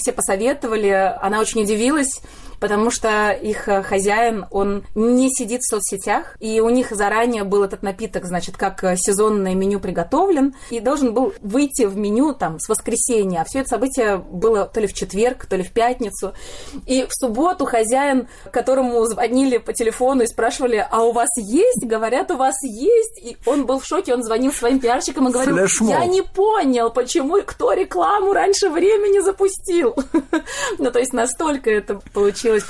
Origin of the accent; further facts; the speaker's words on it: Saint Petersburg, Russia; now in Israel; Москвичи меня почему-то все окрестили москвичкой, хотя я очень держусь, что я из Петербурга, со своими замашками.